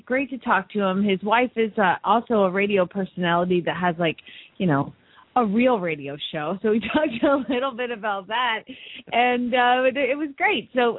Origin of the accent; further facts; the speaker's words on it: Phoenix, Arizona, United States; from Phoenix, Arizona